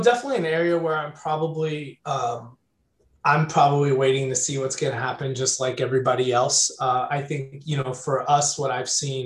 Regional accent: Florida, United States; early on in the pandemic, I relocated to the town I grew up in Florida.

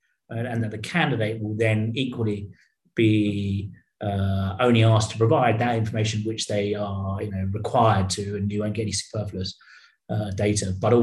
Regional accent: United Kingdom; now in Singapore; I'm obviously British, I live in Singapore, I've worked in the States and France and Spain, right?

